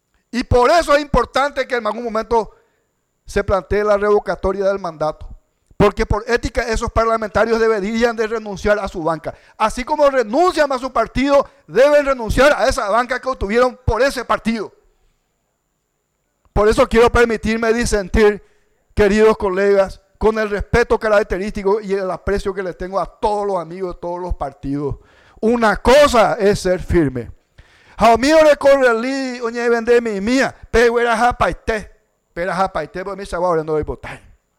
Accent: Paraguay; como mujer paraguaya, se tiene que acabar la persecución política en el Paraguay.

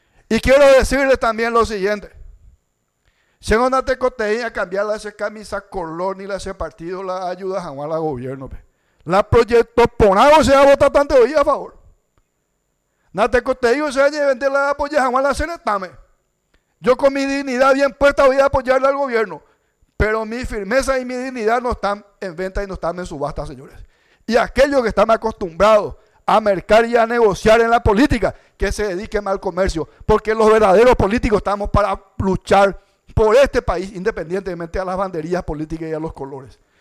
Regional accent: Paraguay; como mujer paraguaya, se tiene que acabar la persecución política en el Paraguay.

